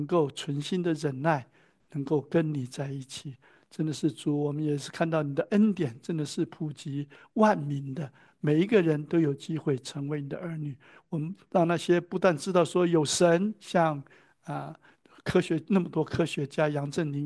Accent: Zhongshan, Guangdong, China; 从河南荥阳搬到浙江兰溪，在明朝再从浙江兰溪搬到中山，广东中山，我是中山人，

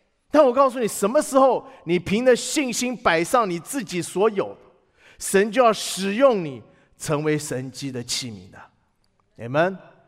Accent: China; 你知道这是我们中国人啊，常常有的心态，我们总觉得我们算不得什么，还是不要拿出来算了。这中国人就是这样，美国人刚好相反。

